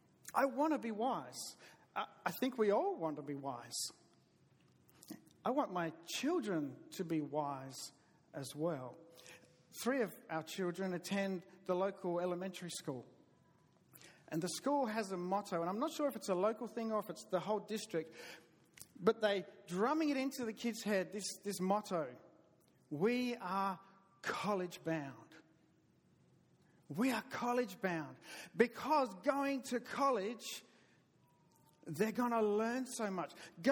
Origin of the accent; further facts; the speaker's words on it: the South, United States; accent: southern; And you're not going crazy. I talk funny. It's my southern accent.